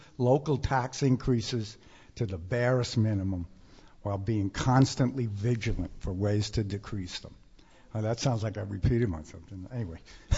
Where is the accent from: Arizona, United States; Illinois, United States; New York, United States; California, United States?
New York, United States; born there; now in Greenville, United States; I was born in New York, raised a family here in Greenville, lived here for 40 years